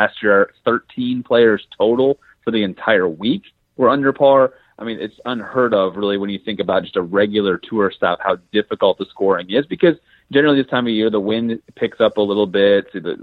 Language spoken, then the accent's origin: English; Midwest, United States; I mean, I'm a Midwesterner and it's been 65 degrees all week